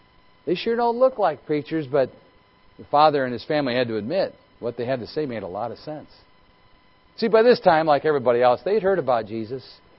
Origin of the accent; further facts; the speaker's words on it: Midwest, United States; But then again, we are Midwestern American Gentiles. We've been taught this stuff all of our lives.